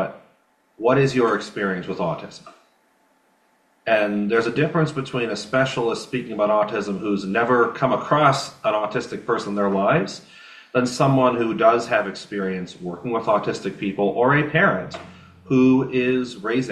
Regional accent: Northbrook, Illinois, United States; So when I'm not traveling and I'm back in my hometown of Northbrook, Illinois

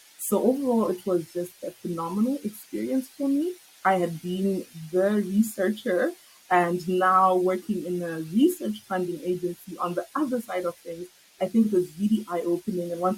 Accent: Zimbabwe; I'm from Zimbabwe

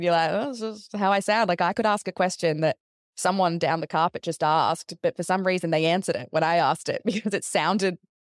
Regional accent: Australia; I think there's something really magical about being Australian in a lot of ways.

